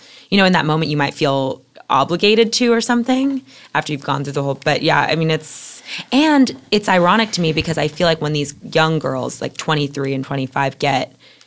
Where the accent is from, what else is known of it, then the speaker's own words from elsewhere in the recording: San Francisco, California, United States; so I'm from San Francisco, and that was never even a thing.